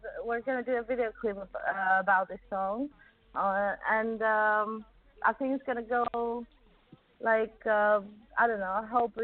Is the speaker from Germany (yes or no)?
no; Greece; I was born in Greece, and I was raised in Greece. I'm Greek, really, but I have a Canadian nationality because my parents were, and my brother and my sister were in Canada.